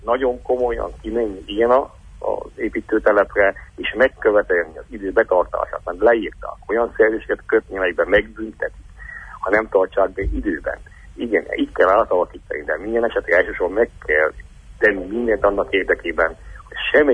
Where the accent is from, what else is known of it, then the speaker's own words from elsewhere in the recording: Târgu Secuiesc, Covasna, Romania; Ha úgy nézem, hogy kézivásárhely és háromszéki vagyok